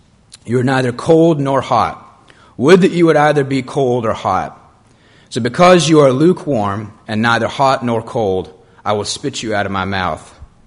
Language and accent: English; Mount Olive, Alabama, United States; I grew up in the Birmingham area, Mount Olive, about 20 minutes north of the city.